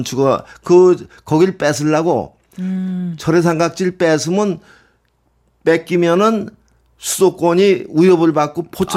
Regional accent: Pyonggang, Kangwon, North Korea; now in South Korea; 저 그때는 내가 이북이 고향 그 평강인데

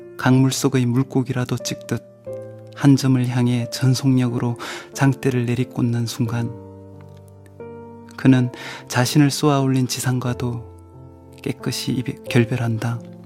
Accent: Gyeongsang, South Korea; 근데 경상도에서는 또 제 고향에서는 이 작대기가 혼자 오는 게 아니라 지게와 늘 같이 오죠

